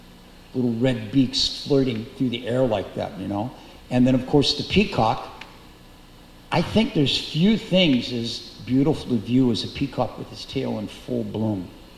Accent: St. Louis, Missouri, United States; Many of you know I come from St. Louis, and St. Louis has a particular industry there

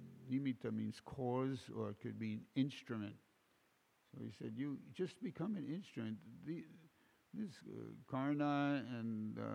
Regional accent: New York City, New York, United States; I had a personal experience, and I'm from New York City.

